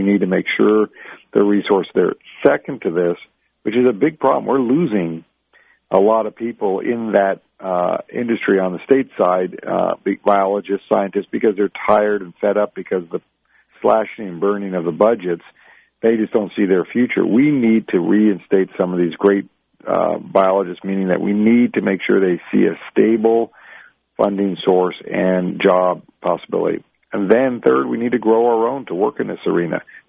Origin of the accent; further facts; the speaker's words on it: Alaska, United States; being born and raised in Alaska, you learn a lot